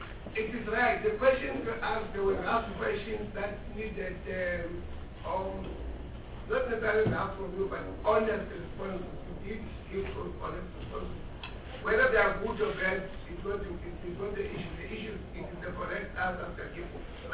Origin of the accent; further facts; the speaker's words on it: Mpumalanga, South Africa; I'm coming from Mpumalanga.